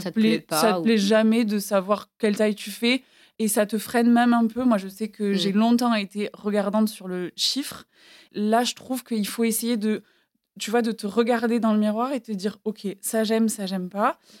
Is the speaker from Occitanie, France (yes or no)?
yes; Toulouse, Occitanie, France; now in Paris, France; J'ai grandi à Toulouse.